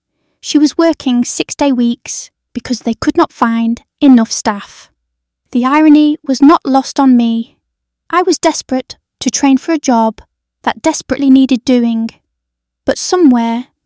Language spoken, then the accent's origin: English; Sheffield, Yorkshire and the Humber, United Kingdom; I grew up on the Parson Cross estate in Sheffield